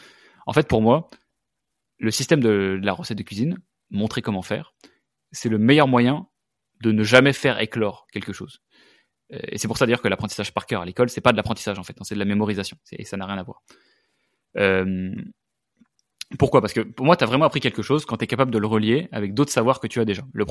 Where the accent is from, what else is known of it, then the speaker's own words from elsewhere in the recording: France; accent: French; je parle avec mon accent français qui prononce de l'anglais